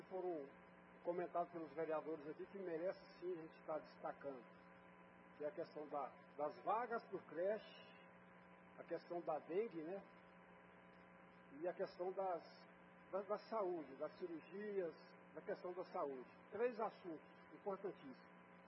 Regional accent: Anápolis, Goiás, Brazil; Nasci aqui, sou de Anápolis

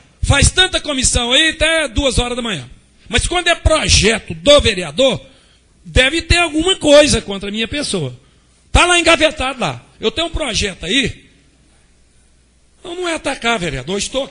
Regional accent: Brazil; born there; Eu não nasci na Inglaterra, nasci no Brasil, na roça, não sou do Grotão.

